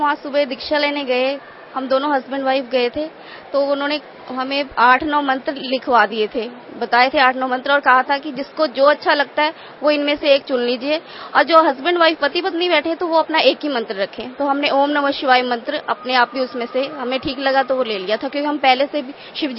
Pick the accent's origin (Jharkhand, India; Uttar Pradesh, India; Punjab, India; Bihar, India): Punjab, India; Ludhiana; मैं लुधियाना पंजाब से हूँ।